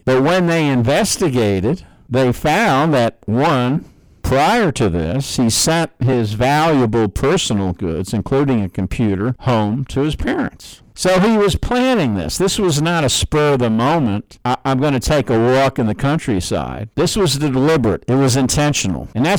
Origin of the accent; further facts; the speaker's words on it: New York, United States; that liberal rag out of my home state of New York City, or the state of New York out of New York City.